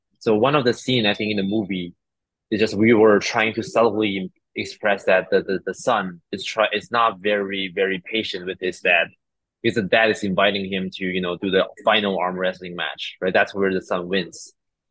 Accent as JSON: {"language": "English", "country": "China", "tie": "born or raised there", "also_born_or_lived": "Montreal", "moved": "as an adult", "lives_now": "Toronto, Canada", "said": "I'm actually Chinese. I was from China. I was born and raised in China until 21. I came to Canada in Montreal first, and then I moved to Toronto for work, basically."}